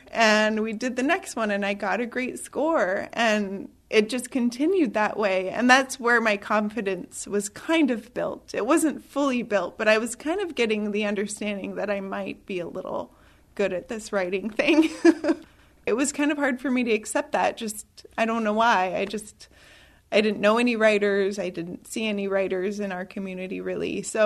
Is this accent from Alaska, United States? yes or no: yes; Unalakleet, Alaska, United States; also born or lived in Nome, United States; You know, I grew up in Unalakleet and was very secure with who I was. Alaska native, eats Eskimo food, speaks Inupiaq and Yupik phrases to my family. Leaving here and living elsewhere, like in Nome